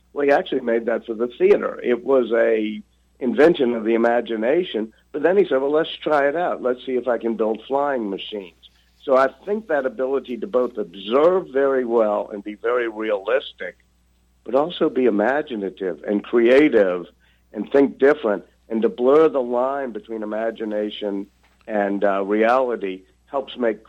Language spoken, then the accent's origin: English; New Orleans, Louisiana, United States; And so I think growing up in New Orleans made me one of those people who didn't get siloed.